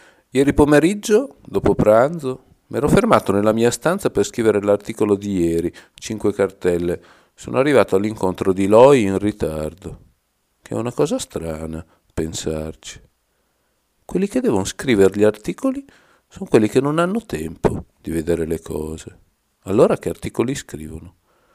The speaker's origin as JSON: {"language": "Italian", "town": "Parma", "region": "Emilia-Romagna", "country": "Italy", "said": "Anch'io sono proprio di Parma."}